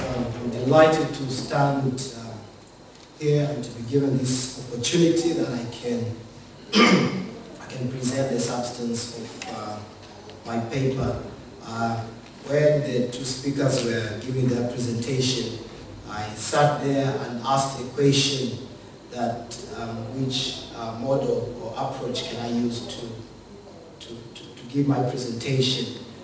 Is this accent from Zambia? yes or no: yes; Zambia; I'm from Zambia, so some of the things which I'll be discussing, they'll be parallel in other African countries